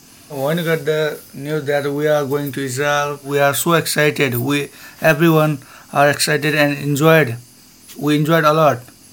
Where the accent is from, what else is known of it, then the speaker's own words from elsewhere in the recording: Nepal; from Nepal.